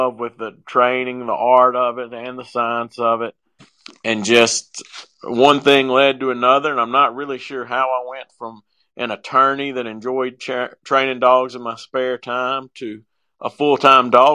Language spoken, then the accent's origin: English; Natchez, Mississippi, United States; I'm from Natchez, Mississippi. I've always hunted and been active outdoors. I grew up showing horses.